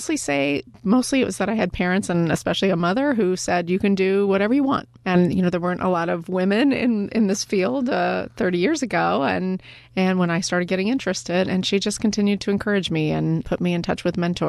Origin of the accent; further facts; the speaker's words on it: Arizona, United States; also born or lived in Boston, United States; And for me, I grew up in Arizona. I was born in Boston, but I grew up in Arizona.